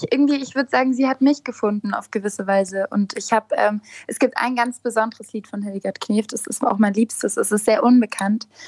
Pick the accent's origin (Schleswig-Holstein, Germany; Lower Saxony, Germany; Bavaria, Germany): Bavaria, Germany; Munich; Also Maxvorstadt, Schwabing, sowas. Genau, direkt aus München. Auch noch nicht weg gewesen oder noch nicht weggezogen. Immer schon hier gewesen.